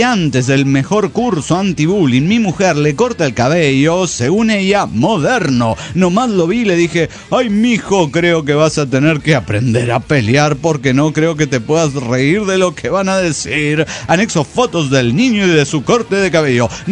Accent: Guadalajara, Jalisco, Mexico; de Guadalajara, Jalisco, México.

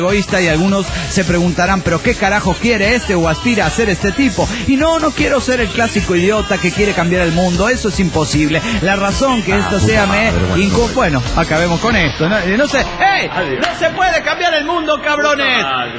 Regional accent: Salta, Argentina; soy de Salta, Argentina.

